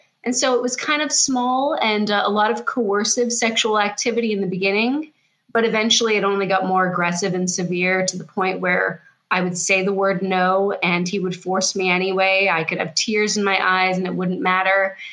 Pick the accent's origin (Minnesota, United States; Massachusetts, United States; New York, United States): Massachusetts, United States; Fairhaven; So I grew up near the Cape area of Massachusetts in a town called Fairhaven, and went to the local high school, very small, you know, rural community.